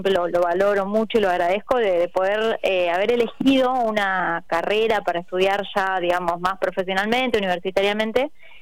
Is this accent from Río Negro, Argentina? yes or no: yes; Bariloche, Río Negro, Argentina; Yo arranqué cantando en coros, siendo muy chiquita, como bien vos me presentaste ahí, soy de Bariloche.